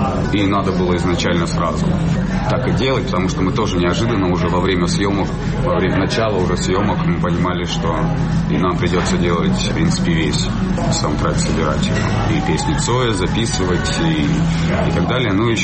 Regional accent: South Russia, Russia; accent: southern; потому что у меня южный акцент

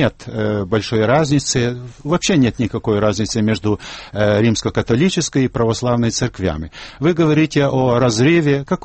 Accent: Ukraine; first language Ukrainian; Russian is a second language; Я извиняюсь, что я немножко с украинизмом говорю, потому что это мой родной язык, и я им обычно пользуюсь. Но я не забыл еще русский.

